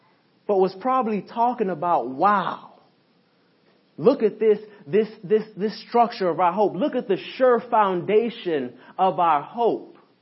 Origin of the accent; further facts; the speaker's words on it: Brooklyn, New York, United States; I was raised in Brooklyn for a while